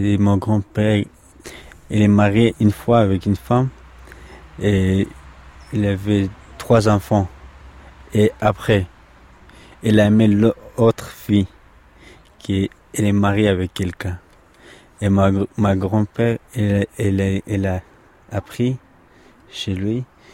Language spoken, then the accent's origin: French; Pakistan; Au Pakistan, un camping, camp de réfugiés.